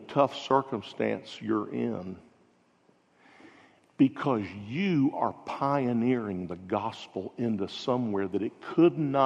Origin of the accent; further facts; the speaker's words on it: Jacksonville, Florida, United States; Well, I'm from Jacksonville, so I was interested in that.